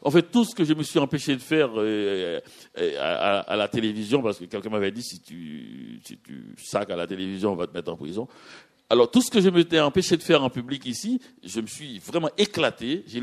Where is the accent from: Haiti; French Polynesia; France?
Haiti; now in Montreal, Canada; quand je suis à Montréal, je suis haïtien. Quand je suis à Miami, je suis montréalais, québécois.